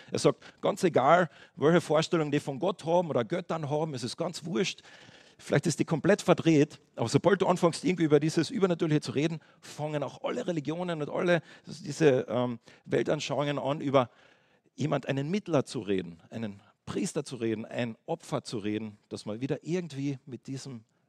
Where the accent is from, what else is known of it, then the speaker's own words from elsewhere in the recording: Switzerland; Wir sind ja Schweizer